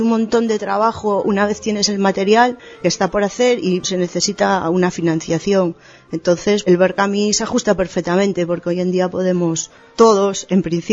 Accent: Galicia, Spain; moved away; Aunque yo soy gallega y llevo aquí un tiempo

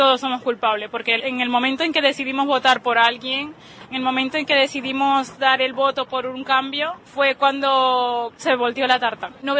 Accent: Venezuela; Yo soy de Venezuela y lo que más deseo es que haya un milagro en mi país.

